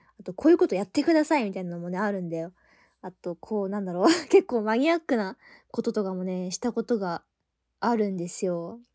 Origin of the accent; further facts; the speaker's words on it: Kansai, Japan; 私ね、あの地元が関西なんですよ。